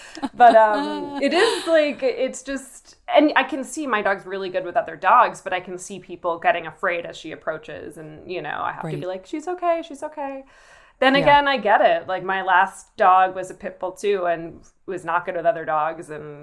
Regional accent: New York, United States; I grew up outside New York

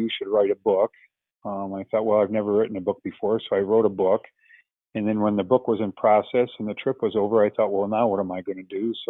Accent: Flint, Michigan, United States; Well, I was originally born and raised near Flint, Michigan, and our family have been crazy adventurers for years.

